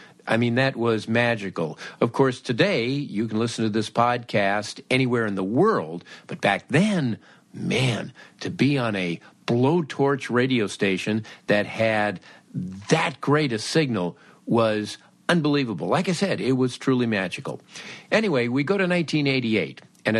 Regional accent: Los Angeles, California, United States; I grew up in Los Angeles, and especially during the winter, I took my little red plastic radio and I would tune very carefully to 89

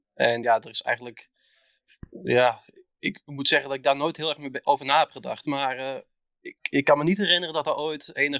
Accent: Leeuwarden, Friesland, Netherlands; also born or lived in Enschede; ik voel me echt een Leeuwarder. Ik heb familie woont nog wel in Enschede, maar ja, als je hier zo lang woont, ik heb wel hard voor de plek gekregen.

